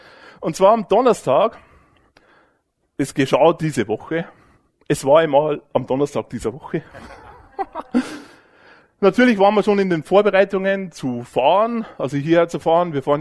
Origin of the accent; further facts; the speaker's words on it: Bavaria, Germany; Bei uns im Bayerischen Wald, da gibt's so einen schönen Reim, der heißt Zweifel ist vom Teufel.